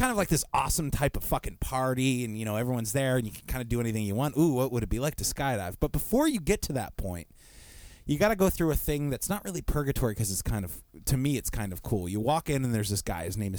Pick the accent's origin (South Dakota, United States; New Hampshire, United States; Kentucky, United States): New Hampshire, United States; Concord; Take the house in Joffrey Street that I grew up in Concord, New Hampshire.